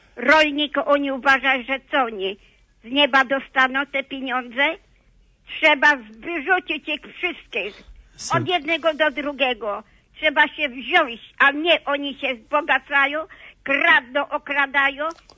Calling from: Szczecin, West Pomeranian Voivodeship, Poland; No ja powiem, ja ze Szczecina dzwoni

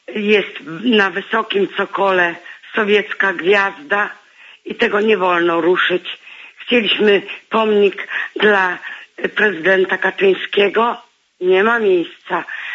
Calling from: Głubczyce, Opole Voivodeship, Poland; u nas w Głubczycach, to jest małe miasteczko

